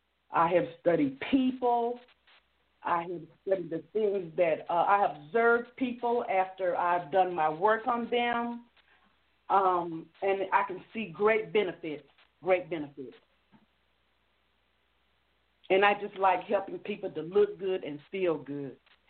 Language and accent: English; Georgia, United States; I'm originally from Georgia. My father was in the Air Force, so we did a little traveling around.